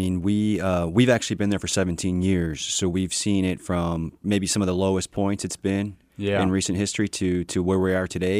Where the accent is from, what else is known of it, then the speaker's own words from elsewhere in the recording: Sugar Creek, Missouri, United States; I grew up in Sugar Creek, so outside of Liberty and Independence area.